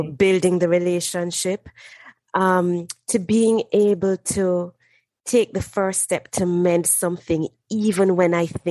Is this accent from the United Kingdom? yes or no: no; Jamaica; now in United States; I'm from Jamaica.